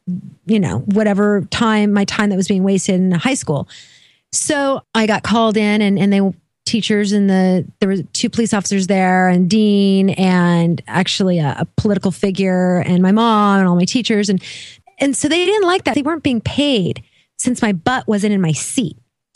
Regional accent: Oregon, United States; I grew up in Oregon.

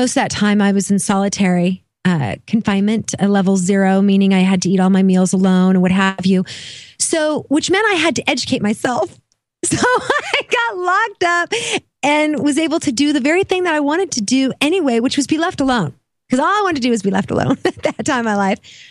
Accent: Oregon, United States; I grew up in Oregon.

